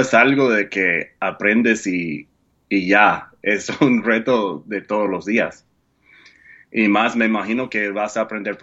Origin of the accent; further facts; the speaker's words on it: United States; Spanish is a second language; primero soy 800.000% gringo.